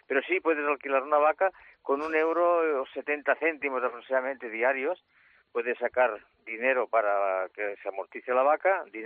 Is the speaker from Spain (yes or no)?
yes; Spain; yo soy muy español, aunque de eso soy sumamente español.